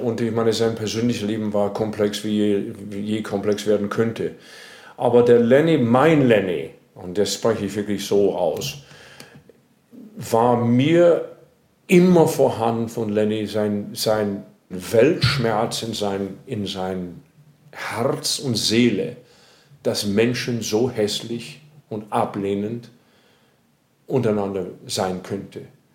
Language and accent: German; United States; German is a second language; now in Europe; Ich habe so wahnsinnig viel über mich als Amerikaner und meine Herkunft dort und die Geschichte Amerika verstanden, weil ich eben in Europa gewohnt habe oder immer noch wohne.